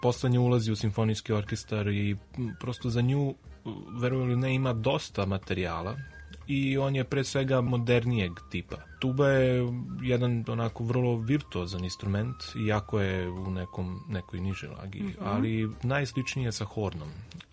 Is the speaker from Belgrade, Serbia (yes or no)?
no; Pančevo, Vojvodina, Serbia; Ja sam iz Pančeva i u Pančevu sam završio muzičku školu, Jovan Bandur.